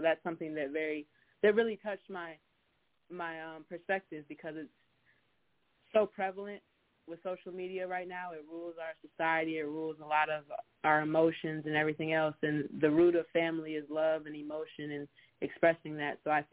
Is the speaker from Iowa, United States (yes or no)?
no; Michigan, United States; we grew up all in Michigan, all of us grew up in Michigan, and I think now that I've moved away and live in a different state that's, you know, 8-10 hours away